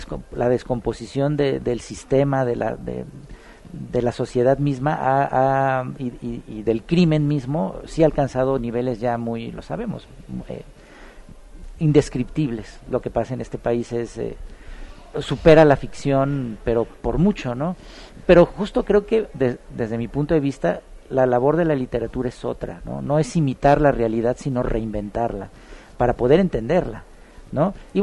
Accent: Mexico; Así somos los mexicanos, ¿no?

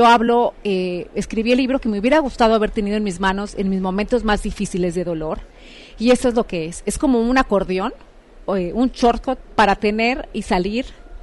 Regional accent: Mexico; now in Guatemala; como buena mexicana iniciando sus vacaciones

